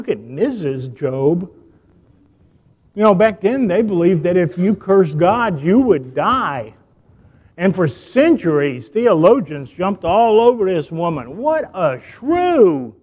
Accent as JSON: {"language": "English", "town": "Rock Hill", "region": "South Carolina", "country": "United States", "said": "I said, really? I'm from Rock Hill. I serve at Aldersgate."}